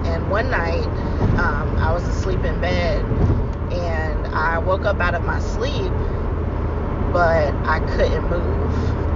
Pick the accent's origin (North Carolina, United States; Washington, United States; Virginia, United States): North Carolina, United States; Hi, guys. … I'm from North Carolina.